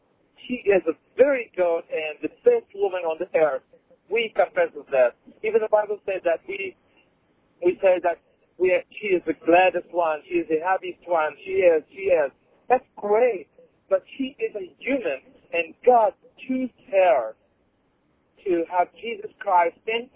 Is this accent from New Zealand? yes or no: no; Egypt; now in Oregon, United States; I'm from Egypt, and I'm here settled in Oregon now.